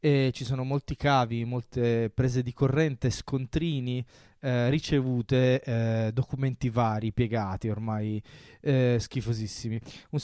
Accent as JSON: {"language": "Italian", "region": "Molise", "country": "Italy", "tie": "born or raised there", "lives_now": "Turin, Italy", "said": "io vivo a Torino, ma sono cresciuto in Molise"}